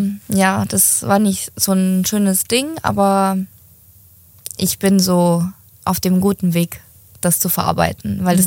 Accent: Ukraine; Die wusste, dass ich Laktoseintoleranz habe und bei uns in der Ukraine, da gab es halt immer irgendwas mit Milch.

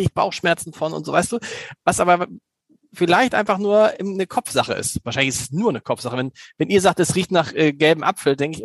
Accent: Germany; Ich bin halt ein Deutscher, offensichtlich.

